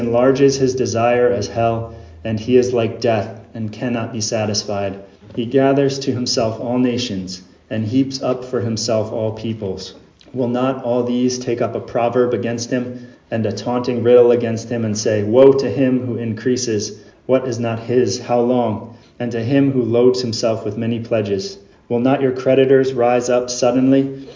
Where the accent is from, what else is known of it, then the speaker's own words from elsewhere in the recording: United States; It's probably pronounced Habakkuk, but I'm American, so I don't put accents on things.